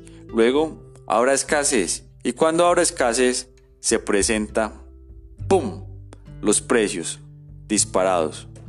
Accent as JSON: {"language": "Spanish", "country": "Colombia", "said": "Es la pregunta que como colombianos nos debemos hacer."}